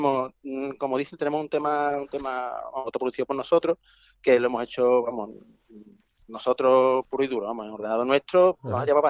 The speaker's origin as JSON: {"language": "Spanish", "town": "Chiclana de la Frontera", "region": "Andalusia", "country": "Spain", "said": "Y somos de aquí, de la provincia de Cádiz, estamos Clara y yo, que somos de Chiclana"}